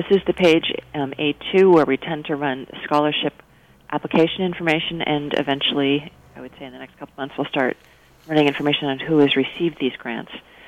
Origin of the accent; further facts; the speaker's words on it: Chicago, Illinois, United States; I grew up in Chicago where the potholes would literally sink a VW Beetle because they would get so enormous.